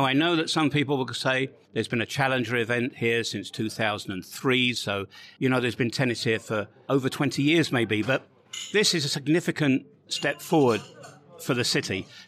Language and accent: English; United Kingdom; being British